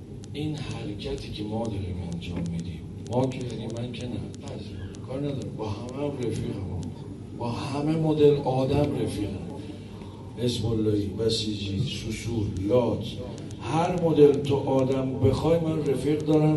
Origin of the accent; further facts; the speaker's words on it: Iran; ما ایرانی هستیم، کشور ما ایران